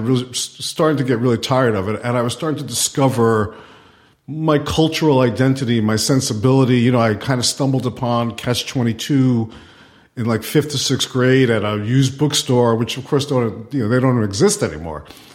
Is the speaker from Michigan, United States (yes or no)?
no; New York, United States; And I, because I came from New York, had most of my requirements.